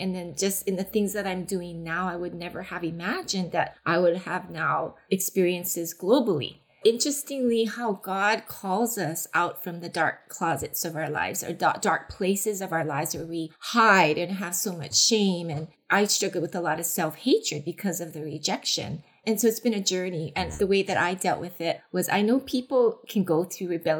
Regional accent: Honolulu, Hawaii, United States; Well, I grew up in a Asian Japanese family, grew up and born and raised in Honolulu, Hawaii.

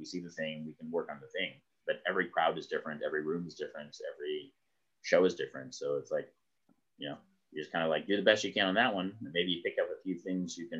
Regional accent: Indianapolis, Indiana, United States; now in Baltimore, United States; So, being in Baltimore, there's a thing I do with a horseshoe that still makes people rumbly. But I grew up in Indianapolis

